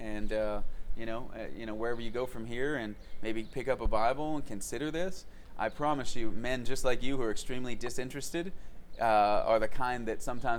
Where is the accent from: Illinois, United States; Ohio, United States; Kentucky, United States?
Ohio, United States; Mineral Ridge; I'm from Mineral Ridge, Ohio.